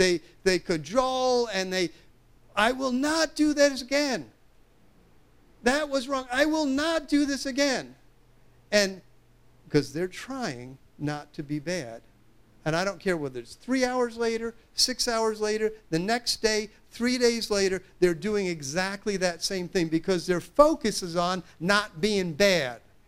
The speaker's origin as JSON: {"language": "English", "town": "Long Island", "region": "New York", "country": "United States", "tie": "born or raised there", "said": "I grew up on Long Island, and I grew up in a community that was on the other side of the tracks."}